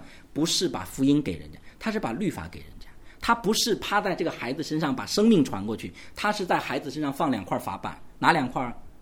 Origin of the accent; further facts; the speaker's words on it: Guangdong, China; 我们广东人就说，哇，又来跟我讲耶稣